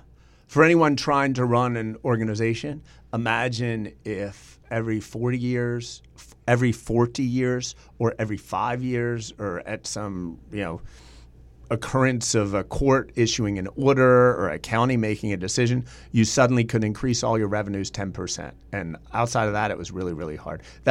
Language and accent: English; Delaware, United States; I just want to assure Delawareans that I grew up in Delaware.